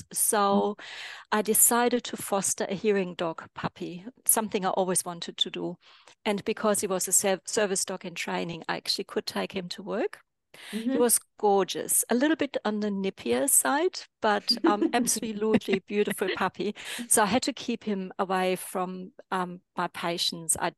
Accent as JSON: {"language": "English", "country": "Germany", "moved": "yes", "lives_now": "Australia", "said": "So obviously, as you can hear, I'm not Australian. So I migrated from Germany in 1991."}